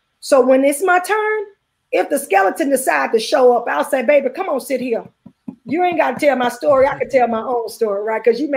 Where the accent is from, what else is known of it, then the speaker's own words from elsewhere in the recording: Memphis, Tennessee, United States; growing up in Memphis, I was like, well, I don't say this right.